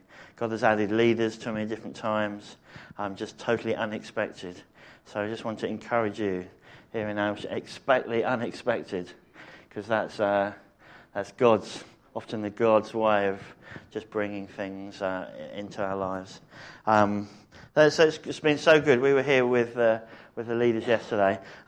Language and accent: English; Harlow, East of England, United Kingdom; also born or lived in Bishop's Stortford; now in Kettering, United Kingdom; we're sort of East Midlands, sort of East Anglia. Originally, I grew up in Harlow and then Bishop Stortford. So we were part of Bishop Stortford Community Church.